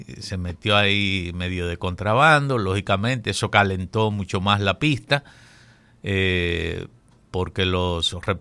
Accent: Constanza, La Vega, Dominican Republic; born there; por la tierra de Cirilo, que es casi mi tierra también, porque yo nací en Constanza, que pertenece a La Vega también

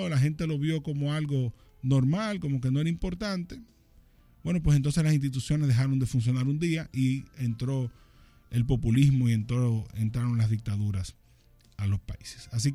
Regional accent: Dominican Republic; Nosotros como latinoamericanos, como dominicanos, tenemos que apostar

